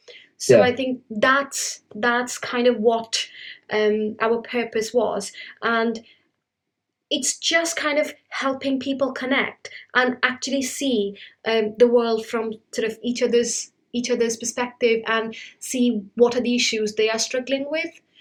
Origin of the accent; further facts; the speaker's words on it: India; because I was raised in India, I was taught the history of colonialism